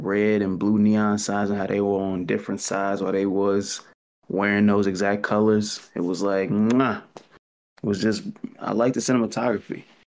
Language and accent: English; United States; It's probably because I'm American or whatever, but I'm a sucker for a happy ending.